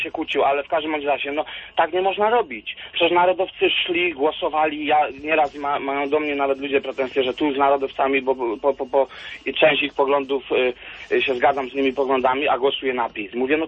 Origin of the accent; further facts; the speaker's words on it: Lesser Poland, Poland; now in United Kingdom; Ja dzwonię akurat, jestem, bo pracuję w Wielkiej Brytanii, ale ja jestem z południowej Polski, z Orawy.